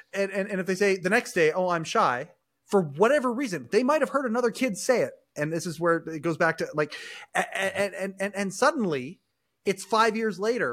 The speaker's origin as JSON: {"language": "English", "region": "Western Canada", "country": "Canada", "tie": "born or raised there", "said": "born and raised in Western Canada"}